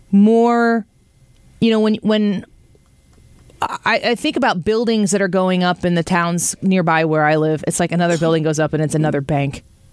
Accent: Edwardsville, United States; I remember when I was growing up in Edwardsville and Main Street in Edwardsville

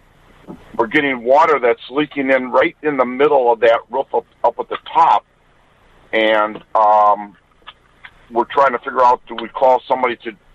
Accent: Lockport, Illinois, United States; Yeah, I grew up in Lockport in the '60s.

